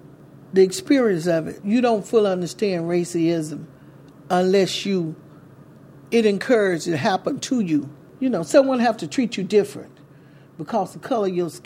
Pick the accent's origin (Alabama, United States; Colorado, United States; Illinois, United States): Alabama, United States; Bessemer; I grew up in Bessemer, Alabama.